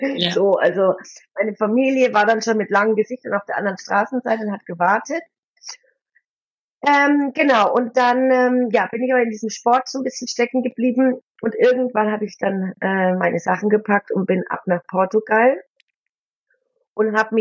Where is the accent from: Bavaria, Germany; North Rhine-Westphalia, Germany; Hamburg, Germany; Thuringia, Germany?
Bavaria, Germany; born there; ich bin im Allgäu geboren, hatte da auch ganz lange eine Snowboard-Schule